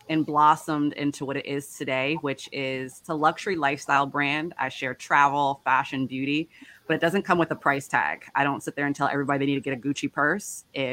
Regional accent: Southern United States, United States; So it aligns with my story growing up in the South. I'm originally from the South

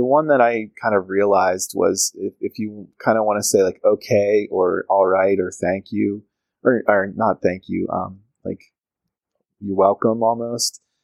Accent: Pennsylvania, United States; and that was something I grew up with in Pennsylvania and I thought was only Pennsylvanian, especially Pittsburgh area.

